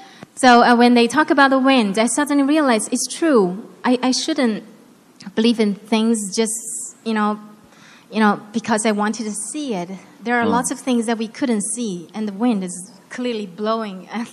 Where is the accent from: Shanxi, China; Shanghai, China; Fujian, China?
Fujian, China; Xiamen; I'm from Xiamen.